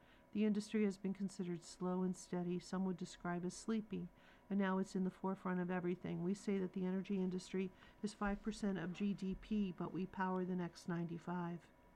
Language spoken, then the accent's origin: English; St. Louis, Missouri, United States; Growing up in St. Louis was wonderful. Mom and Dad divorced early, and my dad moved to Springfield, Illinois, where I would spend summers.